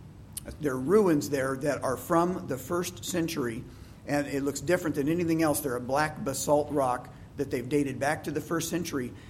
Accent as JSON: {"language": "English", "region": "Midwest", "country": "United States", "said": "I talked too fast. I was from the Midwest."}